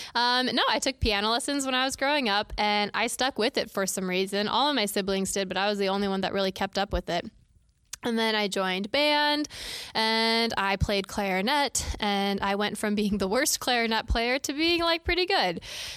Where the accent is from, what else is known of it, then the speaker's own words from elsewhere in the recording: Vermilion, South Dakota, United States; I grew up in the booming metropolis of Vermilion, South Dakota, which was not that big at all, actually. It's a very small town, although it does have the University of South Dakota there with a big fancy music museum